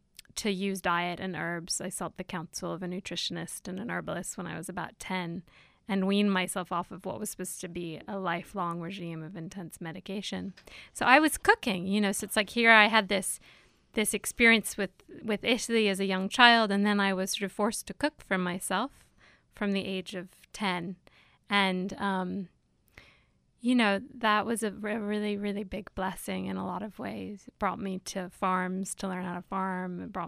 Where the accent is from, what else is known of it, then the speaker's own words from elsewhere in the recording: London, United Kingdom; I was raised in London, and so I was raised in a big city